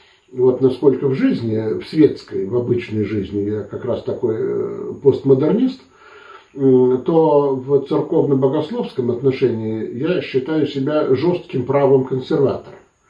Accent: Saint Petersburg, Russia; born there; Я родился в 59-м году в Петербурге. Я наполовину немец по национальности. И мои предки были лютеранскими пасторами.

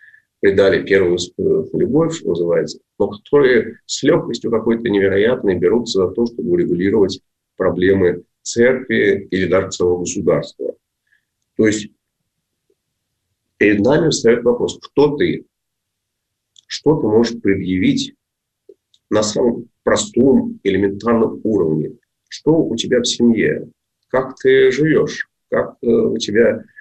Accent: Moscow, Russia; Мы, я вот москвич, вы москвичка, мы москвичи

